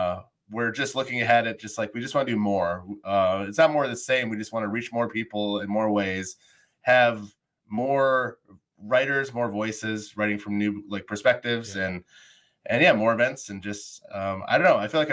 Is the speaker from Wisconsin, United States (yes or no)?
yes; Wisconsin, United States; No, I'm from the Fox Valley.